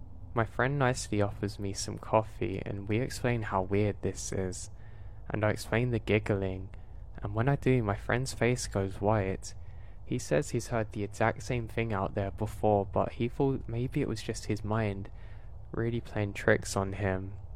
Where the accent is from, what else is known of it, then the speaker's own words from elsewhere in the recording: Rhode Island, United States; Now I'm from Rhode Island, and my friend and I have always been interested in paranormal hotspots around the state.